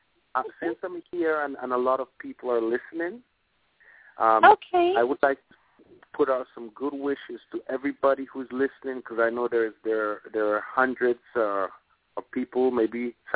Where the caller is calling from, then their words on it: Portland, Maine, United States; Oh, I'm calling from Maine on the very east top side of right-hand side of the U.S.